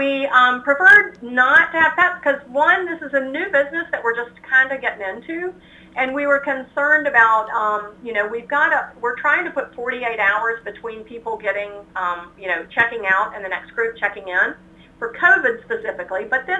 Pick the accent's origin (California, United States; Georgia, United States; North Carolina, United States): North Carolina, United States; I grew up in North Carolina my first 30 years.